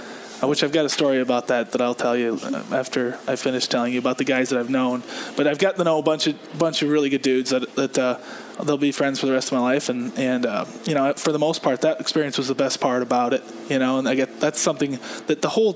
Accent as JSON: {"language": "English", "town": "Arlington", "country": "United States", "said": "she's going to find out that I'm a farmer and I'm from Arlington."}